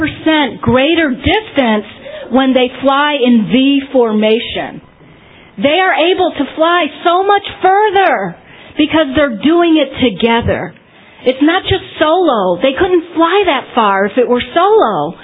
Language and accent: English; United States; born there; Because even though I can speak a little Spanish, I'm still American. I was born in this country.